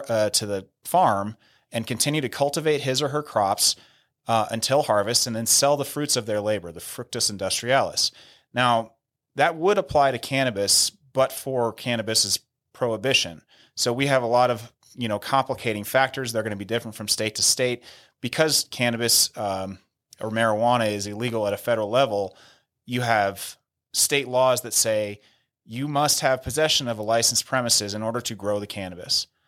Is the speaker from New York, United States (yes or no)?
no; Mill Valley, California, United States; from Northern California, I'm kind of steeped in cannabis culture. And I'm not just saying that. Like I'm from Mill Valley, California, which is in Marin County.